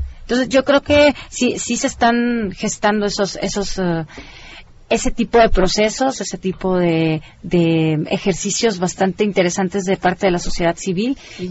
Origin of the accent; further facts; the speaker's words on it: Sinaloa, Mexico; Yo, por ejemplo, que soy de Sinaloa, entiendo bastante bien ese fenómeno.